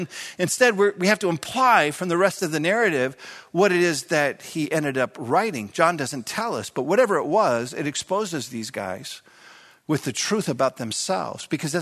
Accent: Minneapolis, Minnesota, United States; I was brought back to a pretty vivid memory as a young child growing up in South Minneapolis

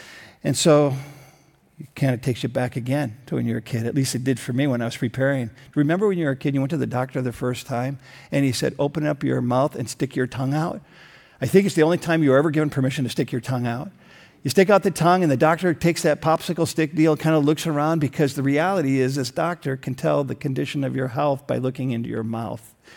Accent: United States; We get to live in a country where we have the freedom of speech. I love being an American this way.

